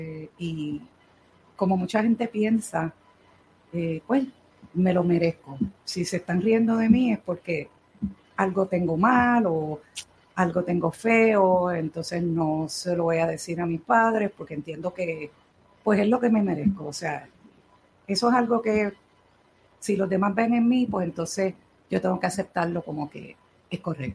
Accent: Corozal, Puerto Rico; Yo soy de Corozal.

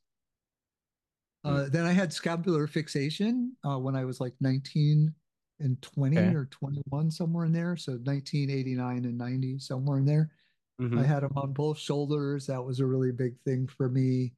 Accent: Minnesota, United States; now in Alexandria, United States; as I said, I've lived here in Alexandria, but I grew up in Minnesota.

